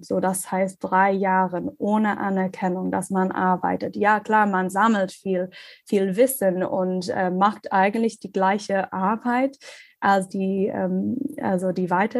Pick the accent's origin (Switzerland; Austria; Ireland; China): Ireland; German is a second language; moved away as an adult; now in Germany; Ich komme ursprünglich aus Irland. Ich habe mein Medizinstudium dort gemacht und dann dort ein Jahr gearbeitet.